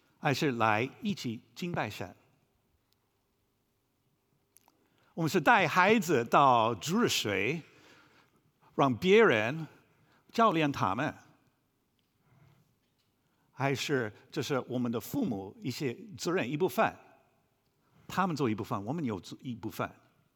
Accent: United States; 我在美国长大，所以我觉得我个人的权利是重要。

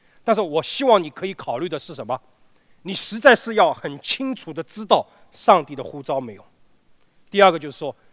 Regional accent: China; 所以我们说，我们中国人，我们中华民族现在说是我们一个是个信仰缺失的时代

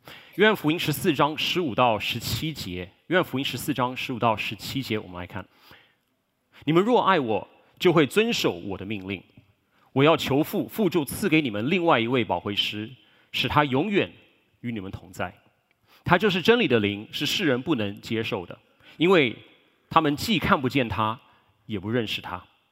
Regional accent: Taiwan; 当然我不是外国人，我是台湾人，这个虽然你们可能看不出来

